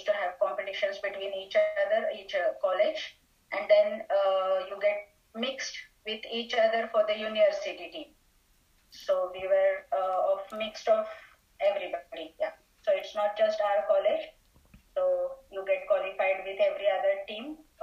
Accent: Solapur, Maharashtra, India; So I grew up in a city called Solapur, in the state of Maharashtra, India.

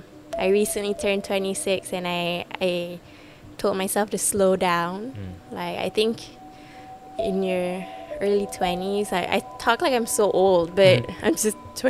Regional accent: Malaysia; And as a Malaysian as well

